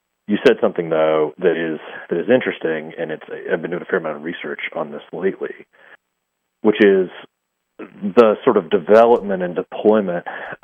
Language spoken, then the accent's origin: English; Texas, United States; I'm a Texan, and yes, I'm, I guess, an SEC fan.